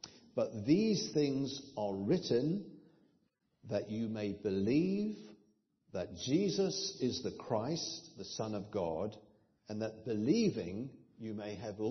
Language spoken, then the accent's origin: English; England, United Kingdom; A few miles from my hometown in England is a beautiful fishing village